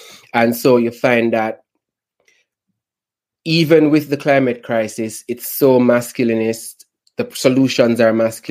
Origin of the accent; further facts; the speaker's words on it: Jamaica; now in New York, United States; I'm from Jamaica, but I'm now living in New York